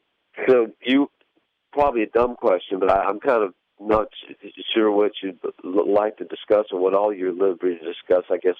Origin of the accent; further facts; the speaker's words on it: Florida, United States; Yeah, I was born down near South Miami. South Miami, I moved up here as a teen.